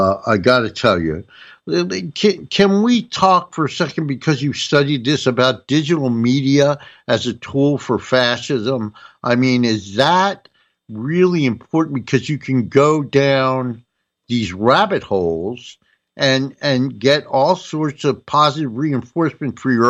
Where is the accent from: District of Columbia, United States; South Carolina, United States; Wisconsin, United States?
District of Columbia, United States; Washington; I'm from Washington, D.C. If you came up to my door and said you were for McCain, we would sick the dog on you.